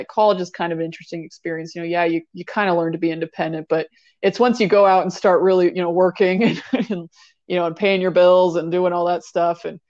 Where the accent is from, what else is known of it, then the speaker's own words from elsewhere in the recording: Hawaii, United States; I grew up in Hawaii, which I always love saying that because I'm not gonna lie, I feel pretty blessed being from there.